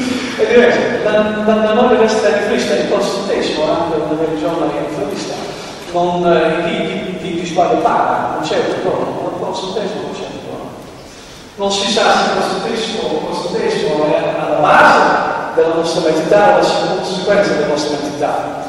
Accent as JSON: {"language": "Italian", "country": "Netherlands", "tie": "born or raised there", "second_language": "Italian", "moved": "yes", "lives_now": "Italy", "said": "pur essendo nato e cresciuto in Olanda, vivo 24 anni in Olanda, in Italia, mi sono sposato con una donna italiana da quasi 22 anni"}